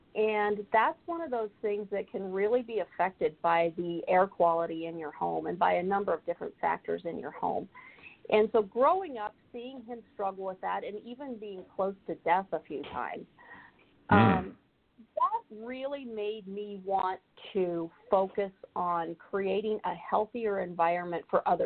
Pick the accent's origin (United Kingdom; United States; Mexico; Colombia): United States; Jackson Hole, Wyoming; I grew up in Jackson Hole, Wyoming, which, as I'm sure you know, is one of the most amazing, beautiful places on earth.